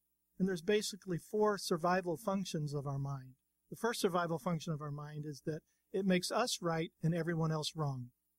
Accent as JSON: {"language": "English", "town": "West Palm Beach", "region": "Florida", "country": "United States", "tie": "born or raised there", "said": "Well, I'm a Florida boy, born and raised in Florida, over in West Palm Beach, and lived here most of my life until we started our travels"}